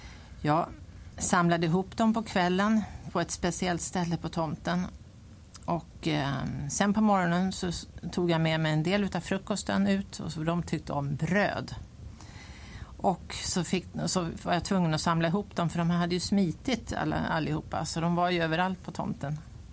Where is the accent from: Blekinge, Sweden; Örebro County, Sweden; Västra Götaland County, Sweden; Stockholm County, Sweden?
Stockholm County, Sweden; Tyresö; Men det hela började med att jag föddes då på Gimmersta på Prästgårdsvägen 9 i Tyresö 1951. Jag bodde i ett gult hus.